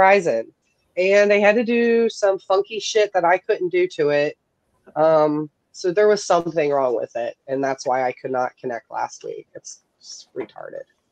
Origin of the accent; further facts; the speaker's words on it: Ohio, United States; Well, I'm from Ohio, so everything comes out, you know, the wrong way.